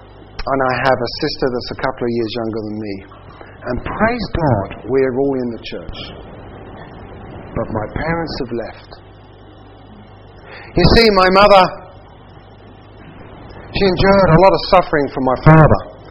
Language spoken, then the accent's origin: English; London, United Kingdom; I don't come from Australia, I come from London, North London, which is a place called Hertfordshire. And yes, I was brought up a Seventh-day Adventist